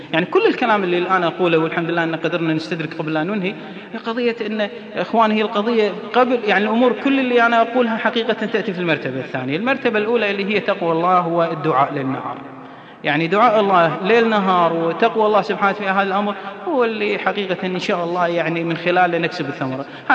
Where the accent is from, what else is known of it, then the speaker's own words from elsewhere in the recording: Kuwait; إحنا مثلاً الآن الأسرة عندنا في الكويت